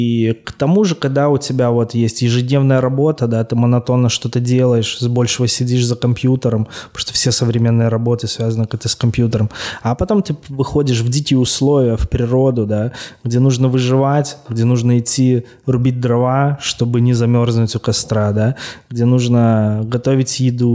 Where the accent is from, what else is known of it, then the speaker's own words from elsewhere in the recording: Belarus; я, наверное, как, даже как истинный белорус, да, мы белорусы, мы же нация, которая больше выросли на земле